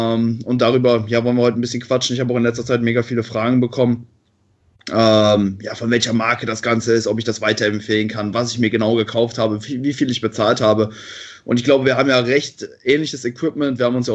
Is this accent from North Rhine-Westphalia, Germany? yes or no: yes; Cologne, North Rhine-Westphalia, Germany; ich komme aus Köln.